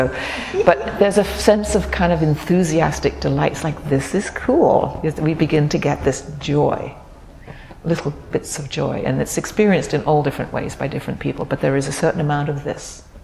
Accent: England, United Kingdom; When I was growing up in England in the 50s, we English had a famous, world-famous race car driver

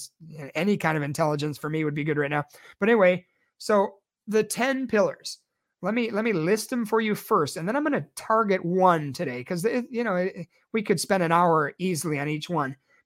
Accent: Chicago, Illinois, United States; You know, look at my hometown of Chicago.

